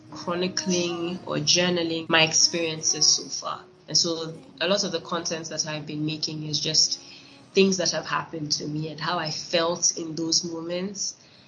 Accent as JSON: {"language": "English", "country": "Nigeria", "tie": "born or raised there", "lives_now": "Ghana", "said": "I was born and raised in Nigeria. I've experienced a lot in Nigeria, and then I moved to Ghana, and I've been here for quite a while."}